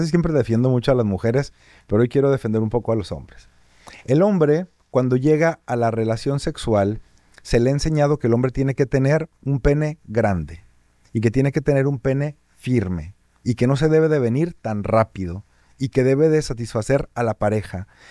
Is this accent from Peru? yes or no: no; Mexico; voy a hablar de México porque soy mexicano